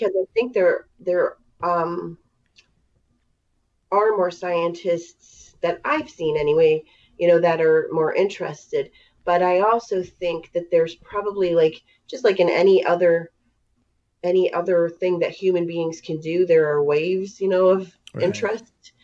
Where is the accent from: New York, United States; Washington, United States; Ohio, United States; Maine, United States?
Ohio, United States; Youngstown; I'm from Youngstown and we were right next to Western PA. Like I could walk to it from my house.